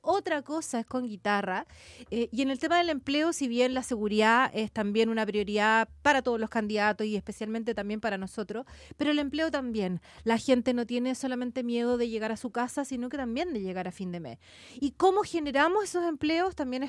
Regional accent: Chile; Está bien que los gobiernos vayan dejando cosas que nos permitan sentirnos orgullosos también como chilenos.

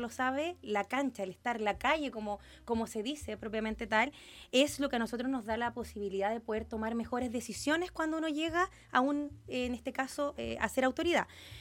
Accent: Quilpué, Valparaíso, Chile; born there; todos piensan que soy quinterana, no nací en Quintero, nací en Quilpué, yo vivo en Quilpué

